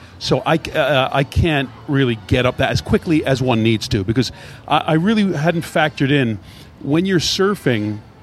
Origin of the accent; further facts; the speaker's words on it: Pennsylvania, United States; but I grew up in Pennsylvania and you in Iowa.